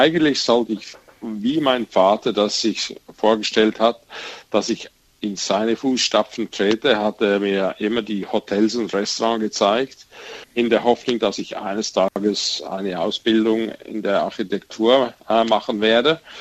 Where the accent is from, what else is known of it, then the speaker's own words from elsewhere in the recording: Zurich, Switzerland; Wir haben das Schützenfest ursprünglich von Zürich selber, und das ist meine Heimatstadt